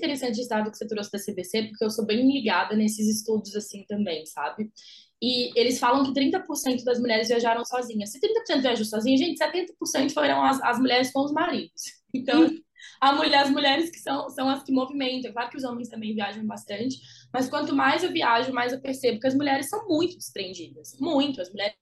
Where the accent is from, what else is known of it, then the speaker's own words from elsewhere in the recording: Brasília, Federal District, Brazil; born there; now in Balneário Camboriú, Brazil; Eu nasci em Brasília, mas fui para Balneário Camboriú.